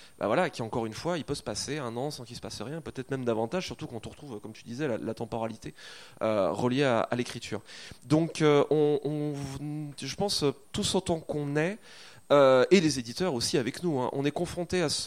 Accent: France; J'écris de l'imaginaire et je suis français.

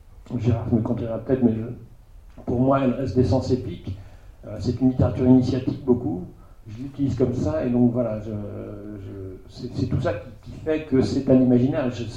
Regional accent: Pays de la Loire, France; first language Vendée patois; Je suis un rural, là. Les ruraux dans la science-fiction sont assez rares. J'ai parlé de patois vendéen jusqu'à l'âge de 10 ans, ce qui me rapproche plutôt des Québécois.

